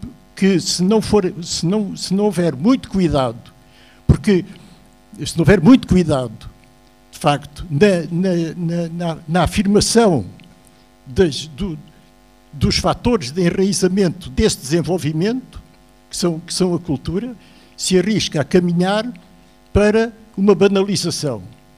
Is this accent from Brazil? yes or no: no; Lagos, Algarve, Portugal; born there; aqui desta cidade onde eu nasci, aqui há 86 anos